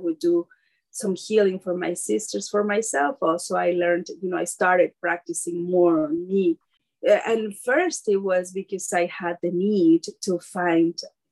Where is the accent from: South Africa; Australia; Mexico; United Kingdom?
Mexico; English is a second language; also born or lived in United States; So all of that pushed me back into my roots. I came back to Mexico. I went back to my hometown.